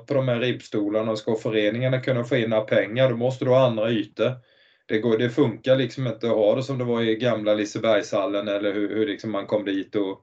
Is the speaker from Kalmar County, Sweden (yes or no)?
yes; Nybro, Kalmar County, Sweden; jag kommer från Nybro, en stad 3 mil utanför, egentligen ett hockeynäste.